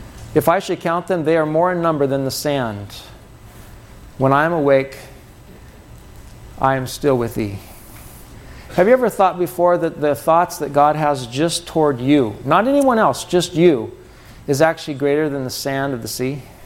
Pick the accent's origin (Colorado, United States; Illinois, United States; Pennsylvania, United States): Colorado, United States; also born or lived in Seattle; Grew up in Colorado after I was born in Seattle. My adoptive parents adopted me, and they raised me in Colorado